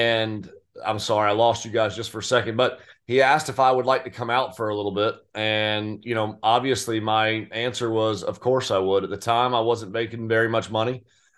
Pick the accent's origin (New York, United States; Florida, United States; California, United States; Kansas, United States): Florida, United States; St. Augustine; now in Ponte Vedra, United States; I was born and raised here in North Florida. I'm in Ponte Vedra now, but just down the road at St. Augustine.